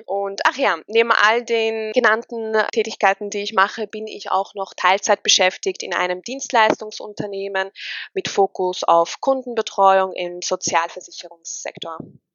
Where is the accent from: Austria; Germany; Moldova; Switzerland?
Austria; Ich bin 25 Jahre alt. Oh Gott, fühle ich mich alt. Ich bin Österreicherin mit tunesischen Wurzeln.